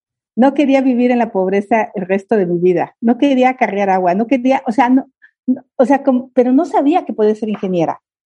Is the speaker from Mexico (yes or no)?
yes; Hidalgo, Mexico; born there; Yo nací en el Valle del Mezquital, un lugar donde las mujeres no teníamos ningún valor.